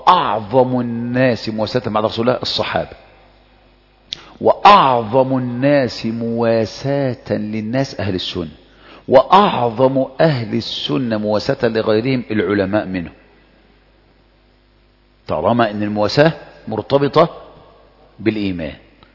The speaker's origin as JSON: {"language": "Arabic", "country": "Egypt", "said": "ما انا عايز اعرف، احنا مصريين زي بعض"}